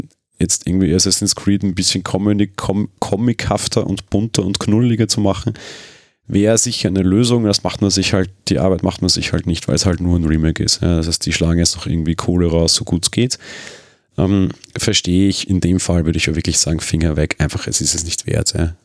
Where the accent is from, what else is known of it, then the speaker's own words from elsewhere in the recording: Austria; Ich bin Österreicher